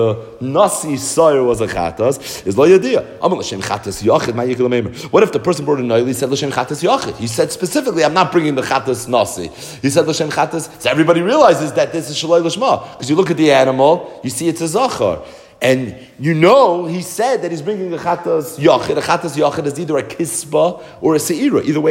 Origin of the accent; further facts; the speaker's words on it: Brooklyn, New York, United States; we grew up in Brooklyn, so we're not farmers.